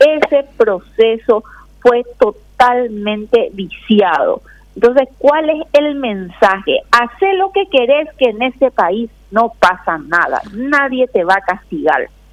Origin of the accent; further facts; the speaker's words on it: Paraguay; nos merecemos como ciudadanos paraguayos